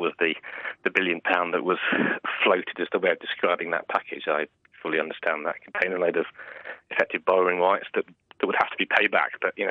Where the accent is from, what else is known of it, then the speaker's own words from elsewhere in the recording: England, United Kingdom; I would probably say as an Englishman of 40 years old